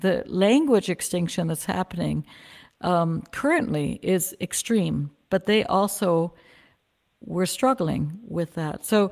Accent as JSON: {"language": "English", "country": "United States", "lives_now": "Germany", "said": "I mean, I'm an American, but living in Germany, than the word Mensch."}